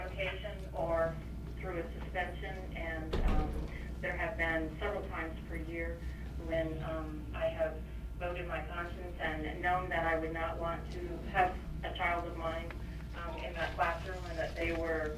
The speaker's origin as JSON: {"language": "English", "town": "Anchorage", "region": "Alaska", "country": "United States", "tie": "born or raised there", "said": "I grew up in Alaska, went through Anchorage schools here. I came from a family of eight children"}